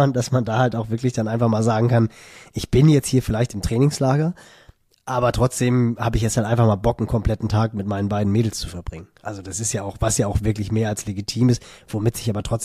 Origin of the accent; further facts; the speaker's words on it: Northern Germany, Germany; für mich als Norddeutscher